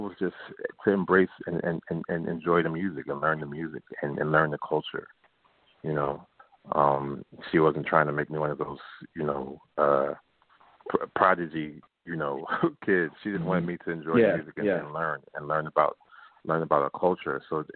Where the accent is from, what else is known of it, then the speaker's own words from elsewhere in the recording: Philadelphia, Pennsylvania, United States; But you know, I grew up in East Oak Lane, and it was a great, it was a very diverse neighborhood.